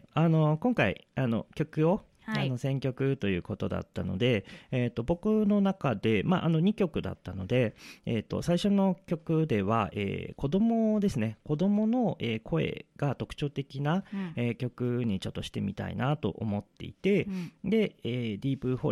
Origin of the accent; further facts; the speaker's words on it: Fuchu, Tokyo, Japan; 僕はその府中に生まれ育って、まあ、作品作家としてやってきたりとかしてきたんですけれども